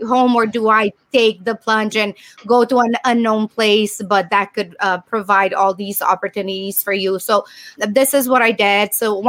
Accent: Romania; English is a second language; moved away as an adult; now in United States; I am from Romania. I came to US with, you know, $100 in my pocket, basically no money, no English.

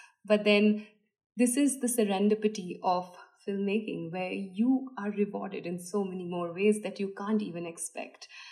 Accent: India; So number one, I was allowed to do it because I am Indian.

